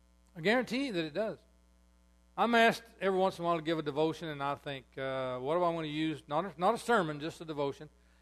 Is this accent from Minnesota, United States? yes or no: no; Tennessee, United States; moved away; also born or lived in Georgia / Texas; I was born in Tennessee and raised there my young years, and then down the edge of Georgia, moved to Texas in 52.